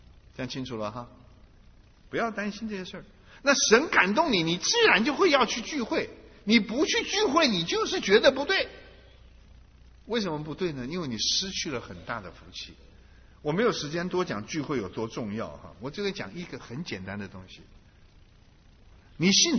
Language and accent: Chinese; China; 我们中国人其实很幸运啊。